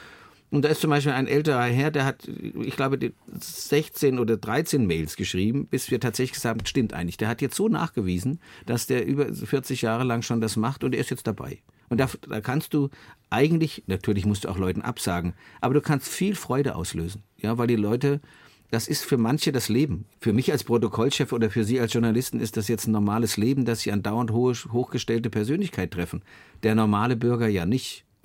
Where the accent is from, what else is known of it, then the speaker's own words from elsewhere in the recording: Frankfurt, Hesse, Germany; da bin ich zu bodenständig, auch als Frankfurter